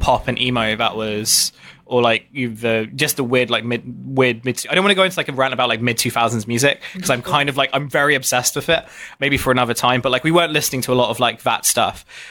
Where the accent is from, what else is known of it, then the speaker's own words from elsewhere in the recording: Dartford, South East England, United Kingdom; I grew up in Dartford. It's a very kind of white, secularish place.